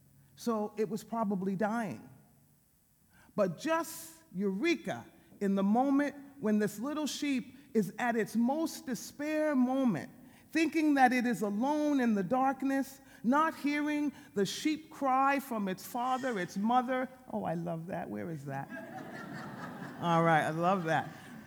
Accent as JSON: {"language": "English", "town": "New York City", "region": "New York", "country": "United States", "tie": "born or raised there", "moved": "yes", "said": "I grew up in New York City, so when I moved to California, I moved to Sacramento first."}